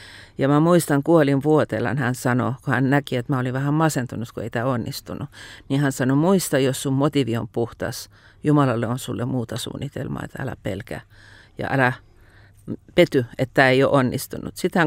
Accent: Iran; first language Persian; Finnish is a second language; now in Finland; joka on arabian kielinen, mä oon itse iranilainen, Iranista syntynyt ja persian kieltä puhun.

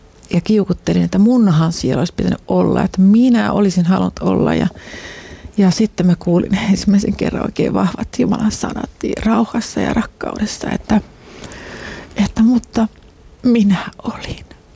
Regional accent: Helsinki, Uusimaa, Finland; born there; also born or lived in Sweden; synnyin Helsingissä, mutta ollaan siitä sitten lähdetty Ruotsiin, että siellä nyt ollaan sitten, mä oon niin kuin ekaluokalle tullut tänne Suomeen.

